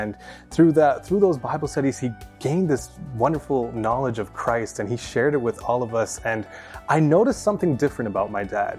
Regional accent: Montreal, Quebec, Canada; born there; I was born in Montreal, Quebec. My parents, they moved from Sri Lanka, so I'm of Sri Lankan heritage. And I was born into a Christian home.

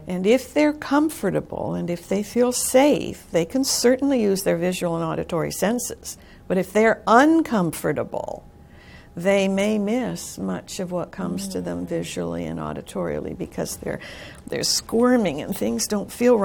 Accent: Canada; When I was a girl growing up in Canada and ice skating, I had bells on my ice skates.

